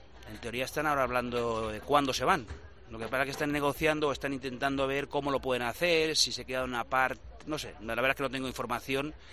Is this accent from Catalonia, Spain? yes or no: no; Balearic Islands, Spain; yo soy armador mallorquín